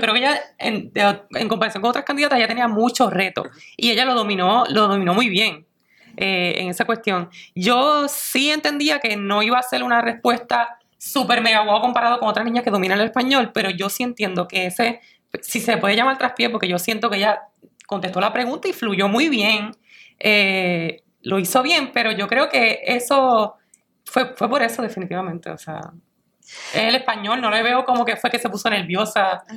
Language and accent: Spanish; Puerto Rico; esa es una de las cosas que nosotros como puertorriqueños, en general